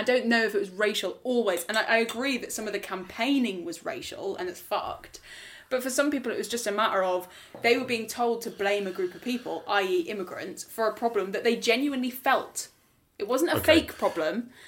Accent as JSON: {"language": "English", "town": "Leeds", "region": "Yorkshire and the Humber", "country": "United Kingdom", "said": "I come from Leeds, and this is a place where I could not stay if I wanted a job in media."}